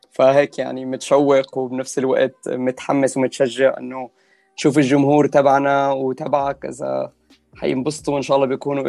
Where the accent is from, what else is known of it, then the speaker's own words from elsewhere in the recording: Syria; طبعا احنا عندنا بسوريا وبتوقع مثل كل البلدان